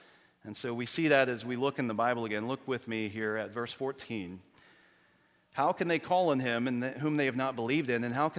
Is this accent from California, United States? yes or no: no; Jacksonville, Florida, United States; Most of my buddies that I grew up with are all IMB missionaries today, all of them that I grew up with in Jacksonville.